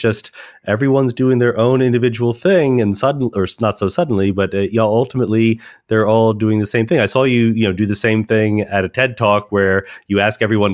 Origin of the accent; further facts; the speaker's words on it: Philadelphia, Pennsylvania, United States; called them growing up in Philadelphia.